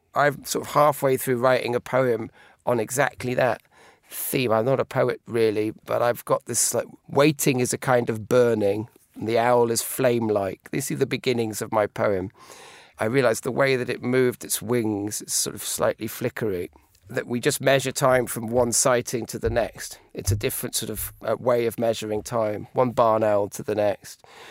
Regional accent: Wales, United Kingdom; where I was brought up in Wales. The sort of 45 degree trees blasted by sort of Atlantic gales.

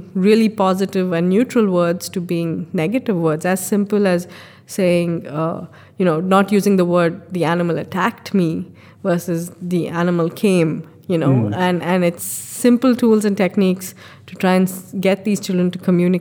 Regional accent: India; So as an Indian, I can't imagine aspiring to a 15% or a 30% for nature.

